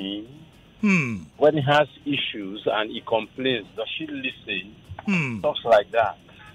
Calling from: Lekki, Lagos, Nigeria; I'm calling you from Lekki.

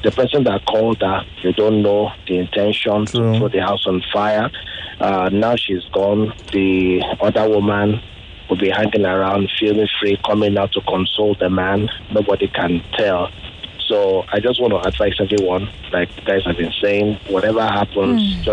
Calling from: Lekki, Lagos, Nigeria; Okay, I'm calling from Lekki.

